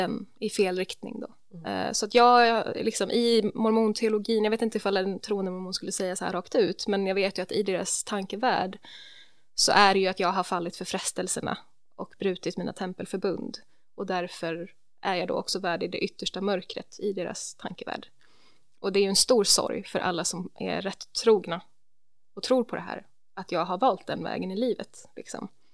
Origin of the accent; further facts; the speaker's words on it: Sweden; Alltså även om jag var svensk.